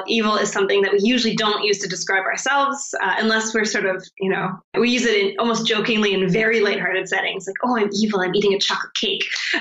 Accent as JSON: {"language": "English", "country": "Canada", "lives_now": "London, United Kingdom", "said": "I'm from Canada."}